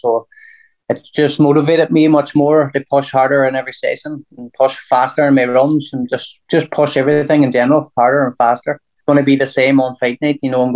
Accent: Derry, Northern Ireland, United Kingdom; Well, I come from Derry

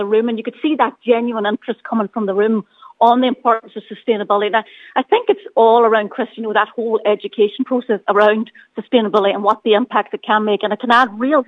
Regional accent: Ulster, Ireland; given that I'm from Donegal, born and bred, that's extremely important in Donegal

